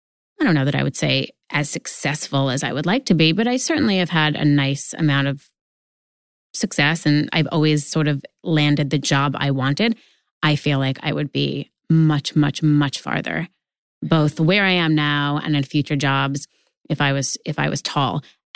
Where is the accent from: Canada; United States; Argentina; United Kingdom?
United States; New York; I grew up in New York.